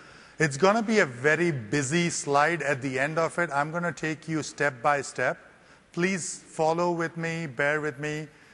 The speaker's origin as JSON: {"language": "English", "country": "India", "tie": "born or raised there", "also_born_or_lived": "United States", "accent": "Indian", "second_language": "English", "moved": "yes", "lives_now": "Europe", "said": "I grew up in India, so I learned the Queen's English in an Indian accent, then spent about 20 years in US, so my accent got an Indo-American twist. And now I'm in Europe"}